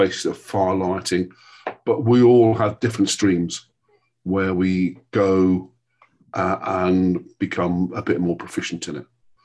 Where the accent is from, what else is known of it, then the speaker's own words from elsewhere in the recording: North East England, United Kingdom; I would class myself as a country guy, a country boy. Born and brought up in Northumberland on the Duke of Northumberland's estates.